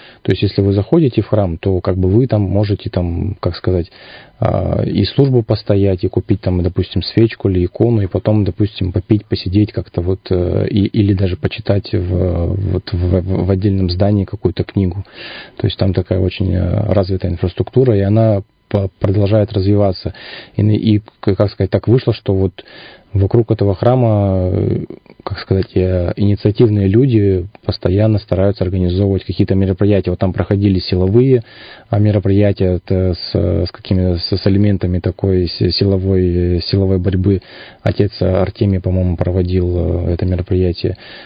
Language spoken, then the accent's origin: Russian; Angarsk, Irkutsk Oblast, Russia; До этого я в основном в ангарские храмы ходил, так как я сам родом из Ангарска.